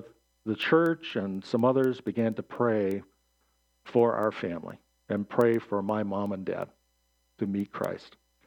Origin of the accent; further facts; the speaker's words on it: Flushing, Michigan, United States; also born or lived in Flint; I was born in Flint, raised in Flushing.